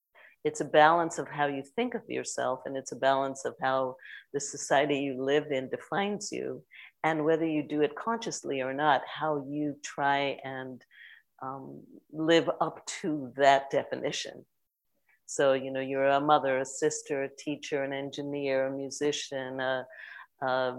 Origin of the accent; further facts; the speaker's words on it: New York City, New York, United States; maybe it's because I grew up in New York City.